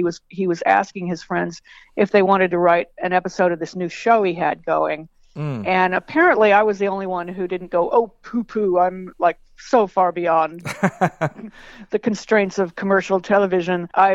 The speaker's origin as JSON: {"language": "English", "town": "San Diego", "region": "California", "country": "United States", "said": "I'm from San Diego."}